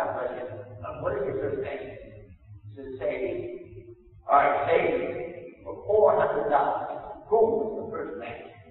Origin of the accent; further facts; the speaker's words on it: Toledo, Ohio, United States; And he's from Toledo. I'm from Toledo. He's Lebanese. I'm Lebanese.